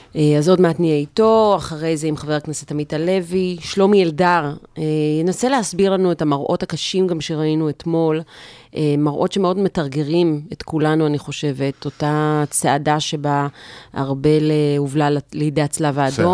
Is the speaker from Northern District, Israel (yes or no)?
no; Haifa, Haifa District, Israel; אני כילדת העיר גדלתי בחיפה.